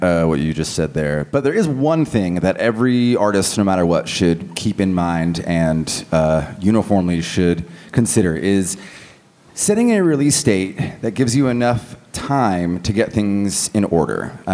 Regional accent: Portland, Oregon, United States; And I'm from Portland, Oregon. Anybody from the Northwest?

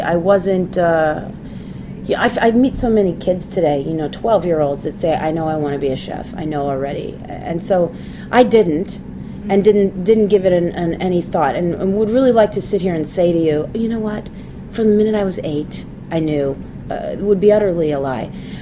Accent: Manhattan, New York, United States; I grew up in Midtown Manhattan.

